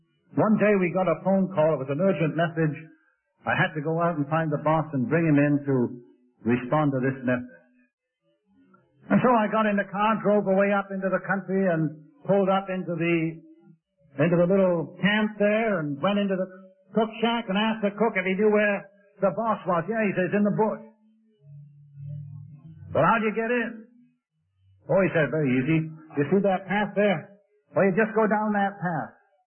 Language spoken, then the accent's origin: English; England, United Kingdom; now in United States; when I was a kid growing up in England, they always taught us that the policeman was your friend.